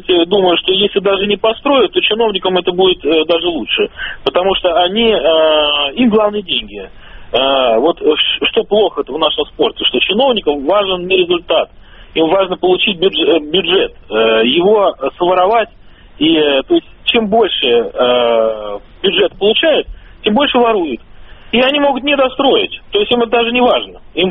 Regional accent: Moscow, Russia; я москвич

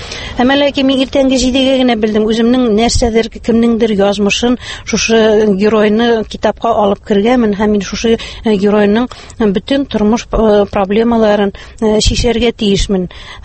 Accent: Bashkortostan, Russia; born there; moved away as an adult; now in Naberezhnye Chelny, Russia; Мин үземнең тумышым белән Башкортстаннан, Учалы районы Ахунавыннан. Мин 78-нче елны шушы КамАЗ төзелешенә килдем һәм шушында мөслим җигитенә кияүгә чыгып, шушында тормыш корып, хәзерге көндә дә шушы Чаллы шәһәрендә яшим.

